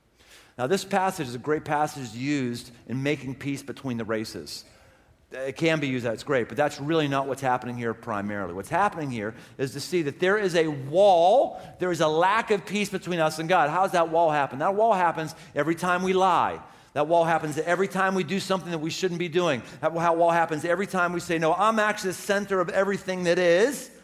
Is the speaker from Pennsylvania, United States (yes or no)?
yes; Pittsburgh, Pennsylvania, United States; Now, having been from Pittsburgh, born and bred in Pittsburgh for 30 years, and now a Bengals fan, I might add, I have a broad perspective.